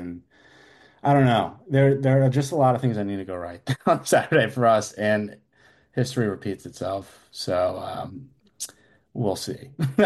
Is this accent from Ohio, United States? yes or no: no; Richmond, Virginia, United States; There are a lot of Virginia Tech fans and like just around, and I grew up all around them, growing up in Richmond, and you know, I'm friends with a lot of Virginia Tech fans.